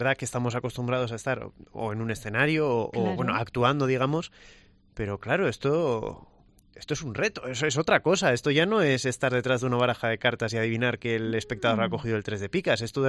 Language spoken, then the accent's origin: Spanish; Bilbao, Basque Country, Spain; yo sí soy de Bilbao